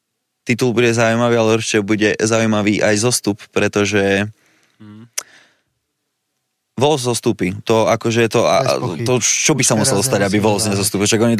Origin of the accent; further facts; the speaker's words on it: Banská Bystrica, Banská Bystrica Region, Slovakia; Ja som Bystričan